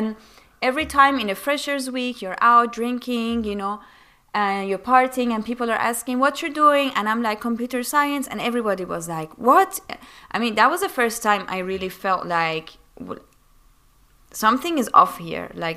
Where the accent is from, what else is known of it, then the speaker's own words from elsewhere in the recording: Iran; moved away as an adult; now in United Kingdom; So I'm born and raised in Iran, and I moved when I was 18 to UK to study for university.